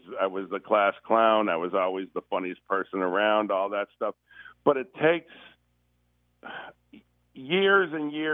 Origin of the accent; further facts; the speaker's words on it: Chicago, Illinois, United States; Yeah, I'm from Chicago, and I'm a huge Cubs fan.